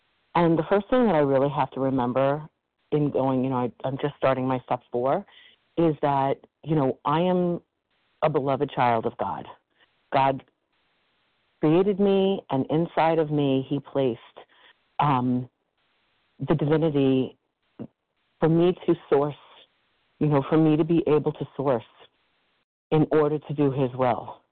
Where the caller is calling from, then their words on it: New York, United States; I'm calling from New York.